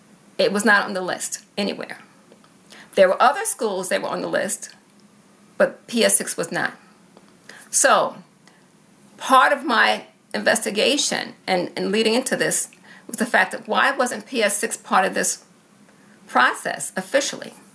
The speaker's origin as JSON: {"language": "English", "town": "New York City", "region": "New York", "country": "United States", "tie": "born or raised there", "said": "I grew up in New York City schools, public school system. All my education was in the state of New York. All four of my degrees are from the state of New York."}